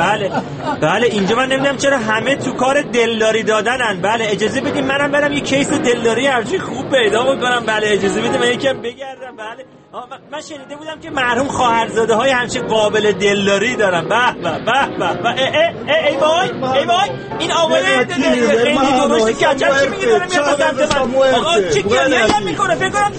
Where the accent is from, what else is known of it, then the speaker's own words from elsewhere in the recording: Iran; من خبرنگار ایرانی هستم